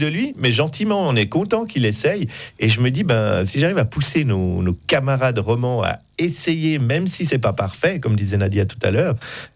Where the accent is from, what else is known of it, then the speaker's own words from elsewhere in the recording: Vienna, Austria; Mais parce que moi, j'ai grandi à Vienne